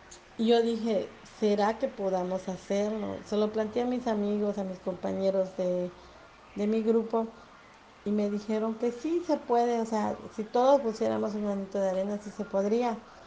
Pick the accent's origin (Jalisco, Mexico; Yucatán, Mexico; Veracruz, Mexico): Yucatán, Mexico; pero somos paisanos, somos yucatecos, somos seres humanos